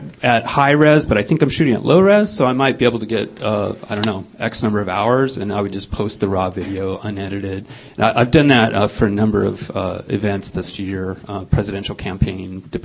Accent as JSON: {"language": "English", "region": "California", "country": "United States", "said": "from Marin County."}